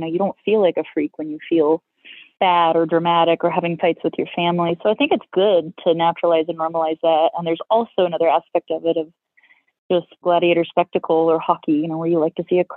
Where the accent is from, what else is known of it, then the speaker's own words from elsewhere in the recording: Alaska, United States; I'm from America. I'm from Alaska, but it's very different up there.